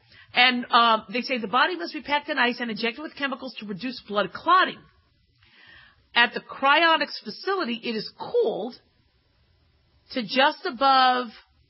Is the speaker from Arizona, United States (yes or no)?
yes; Arizona, United States; Oh, okay, if this is in Arizona, I grew up in Arizona. It's so damn hot there.